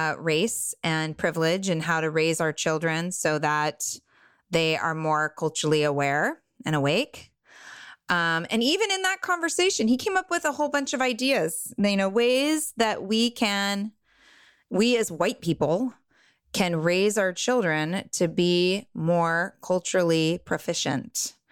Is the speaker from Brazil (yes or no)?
no; California, United States; I grew up in Southern California in a bubble of wealth.